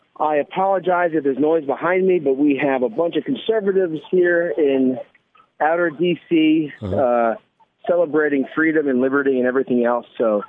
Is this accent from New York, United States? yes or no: yes; Bronx, New York, United States; I'm from New York. I'm a Bronx guy. Donald Trump talks like my father.